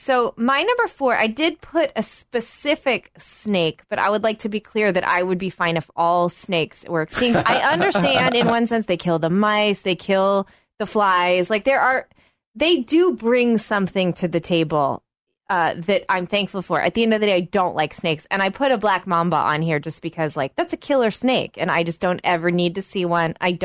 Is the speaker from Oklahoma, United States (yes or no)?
yes; Oklahoma, United States; I grew up with a healthy fear of these because I am from Oklahoma and these are all over Oklahoma.